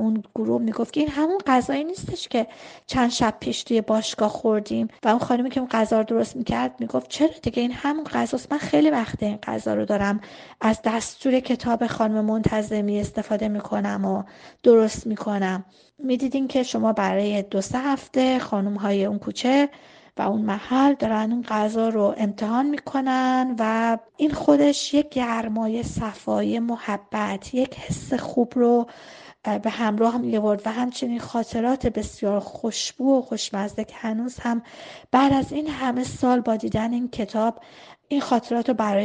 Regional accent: Abadan, Khuzestan, Iran; در زادگاه بچگیم زمانی که من بسیار کوچیک بودم در شهر آبادان

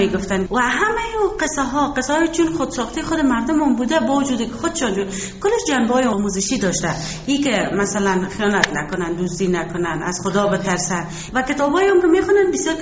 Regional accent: Kabul, Afghanistan; ما باشنده شهر کابل هستم و اصلا هم از پدر مادر از کابل هستم و ازدواج هم کردیم خوشبختانه با مردم کابل هست.

